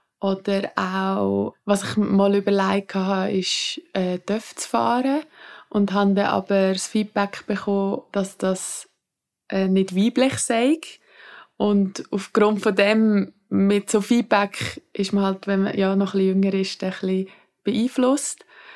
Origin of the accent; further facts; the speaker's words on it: Lucerne, Switzerland; Ich bin im Tribschen aufgewachsen, in der Stadt Luzern.